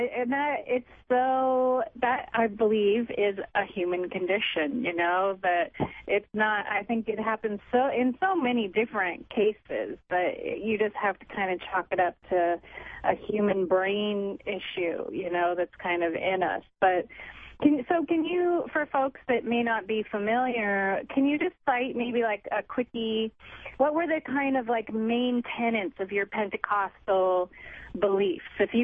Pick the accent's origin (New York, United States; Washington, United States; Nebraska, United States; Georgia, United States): Washington, United States; Vashon Island; now in Los Angeles, United States; I'm totally from Seattle as well. I'm from a little island. Vashon Island is where I went to high school and then lived in the Seattle area for years until I moved down to L.A.